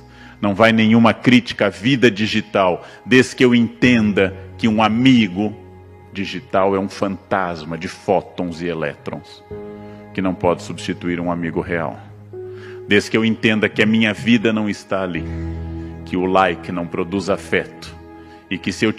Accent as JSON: {"language": "Portuguese", "region": "Rio Grande do Sul", "country": "Brazil", "tie": "born there", "said": "Ou do meu estado natal, RS, RS, RS."}